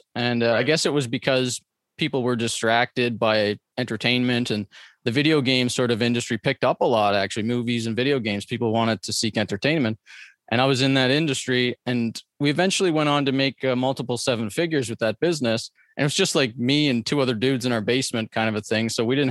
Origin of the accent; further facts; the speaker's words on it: East Coast, Canada; I grew up on the East Coast of Canada in poverty. So we were on welfare, and I was living in government housing and stuff like that. I moved around like 20 times and went to like 8 different schools. And I was in the Mormon religion